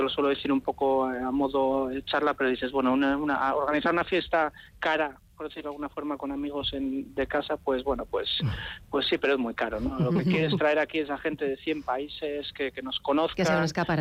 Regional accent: Bilbao, Basque Country, Spain; Yo soy de Bilbao, digamos, ¿no? Trabajo en Bilbao, vivo aquí

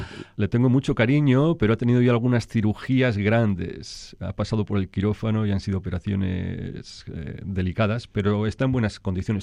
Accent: Vitoria-Gasteiz, Basque Country, Spain; Por cierto, que Adurza es mi barrio, yo soy de Adurza

